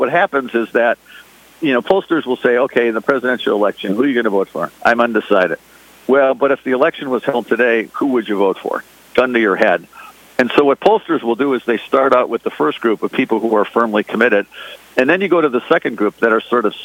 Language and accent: English; Chicago, Illinois, United States; I grew up in Chicago, so I sort of watch the Bears games once in a while.